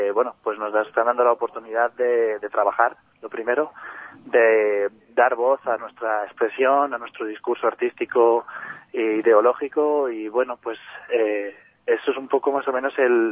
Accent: Leganés, Community of Madrid, Spain; Bueno, yo soy de Leganés

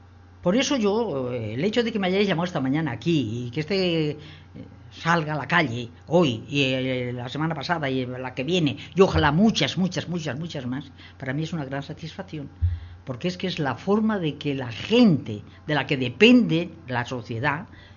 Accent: La Peraleja, Castilla-La Mancha, Spain; Mi pueblo fue una cosa muy específica, algo que no se da con mucha facilidad. Y es

